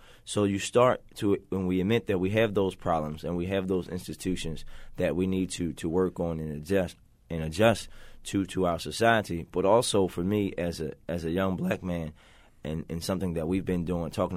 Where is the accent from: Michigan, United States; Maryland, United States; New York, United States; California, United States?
Maryland, United States; Baltimore; when I was growing up in Baltimore, I couldn't stand on the corner of Park Heights and Cold Spring to go to Rite Aid for 3 minutes without a police officer coming up to me